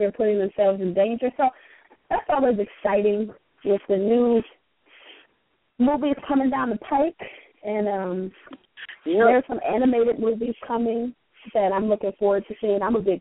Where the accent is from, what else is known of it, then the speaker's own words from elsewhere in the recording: Michigan, United States; And yes, I know, I'm from Michigan, and I should be ashamed of myself.